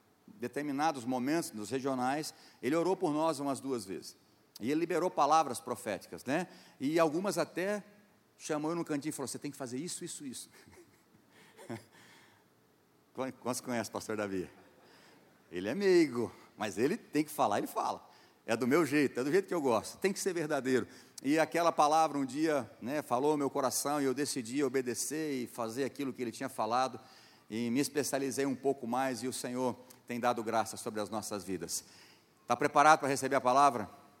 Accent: Fernandópolis, São Paulo, Brazil; nós somos lá de Fernandópolis, uma cidade de, a gente chuta sempre um pouquinho para cima, quase 70 mil habitantes, mas deve ter uns 65

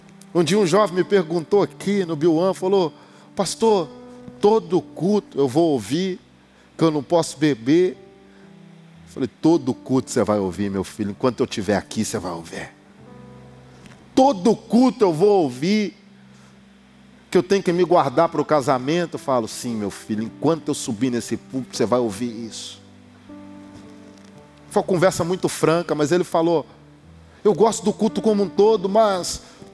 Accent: Belo Horizonte, Minas Gerais, Brazil; born there; lá na cidade onde eu nasci e pastoreei durante muito tempo. Em Belo Horizonte.

